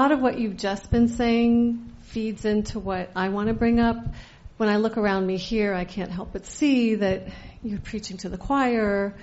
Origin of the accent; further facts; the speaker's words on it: Indiana, United States; now in Boston, United States; I live in Boston, but I was born in Indiana.